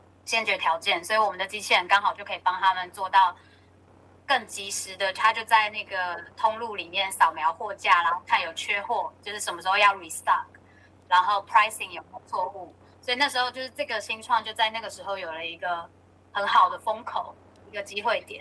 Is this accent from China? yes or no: no; Taiwan; 我的个性可能从小在台湾，一开始初中、高中读书读怕了